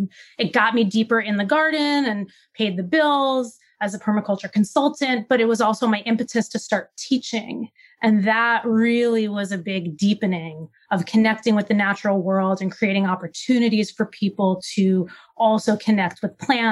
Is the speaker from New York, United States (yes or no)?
yes; New York, United States; I grew up on Eastern Long Island in New York, and I spent time in the forests in the Northeast and the tidal marshes by the Long Island Sound.